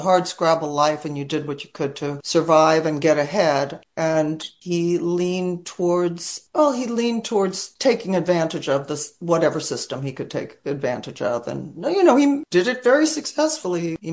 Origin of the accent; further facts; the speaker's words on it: Calgary, Alberta, Canada; born there; Yes, I was born in Calgary, and we moved around a lot.